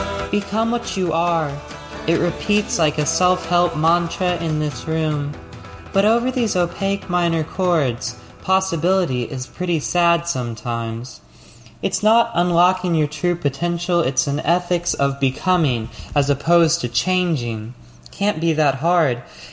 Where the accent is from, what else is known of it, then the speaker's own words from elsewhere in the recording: Radcliff, Kentucky, United States; Growing up in Radcliffe, Kentucky, population 20,000, I was not a folksy bitch and more in touch with small towns than with mountains, or with the farmer cousins I had an hour away.